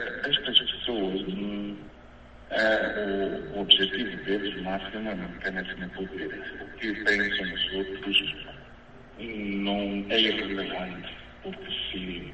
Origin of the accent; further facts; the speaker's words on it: Mozambique; Infelizmente, como moçambicano, vou sempre tentar incentivar as pessoas para irem votar